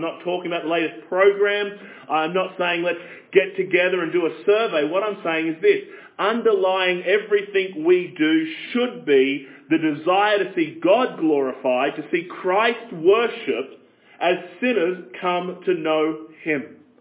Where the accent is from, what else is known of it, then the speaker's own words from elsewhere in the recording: Australia; As an Australian